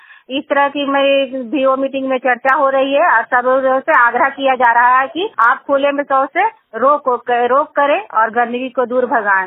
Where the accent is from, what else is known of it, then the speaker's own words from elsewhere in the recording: Gangta, Bihar, India; मैं गंगता गांव से हूँ, बसनियावा पंचायत हरनौत प्रखंड और जिला नालंदा का निवासी हूँ।